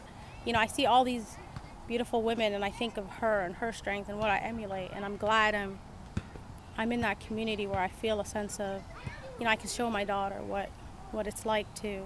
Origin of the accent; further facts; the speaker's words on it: Canada; also born or lived in Somalia; now in Memphis, United States; We're new here. We're originally from Canada, Somalia before that. I was born in Somalia. All my siblings are born in Canada. I got married and moved to Memphis for 10 years, right after college.